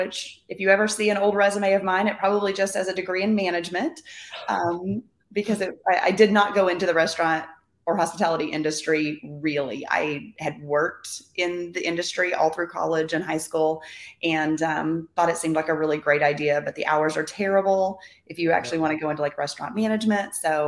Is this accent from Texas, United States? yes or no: yes; Bedford, Texas, United States; I grew up in the Hirschfields, Bedford area, kind of out by Dallas-Fort Worth Airport.